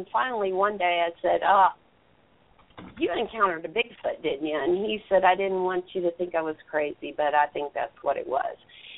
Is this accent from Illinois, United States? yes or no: no; Texas, United States; You know, I'm from Texas, but I'm that girl that says I need to see it before I can say it happened to me.